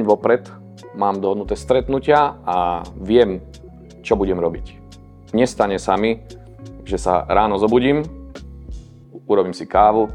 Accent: eastern Slovakia, Slovakia; Aj keď som z východu, viem ponúkať elektrárne a služby na celom Slovensku.

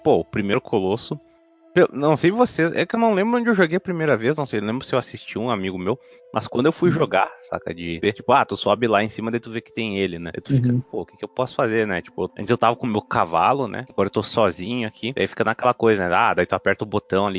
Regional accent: Brazil; nós principalmente que somos brasileiros, né, não sabíamos ler inglês

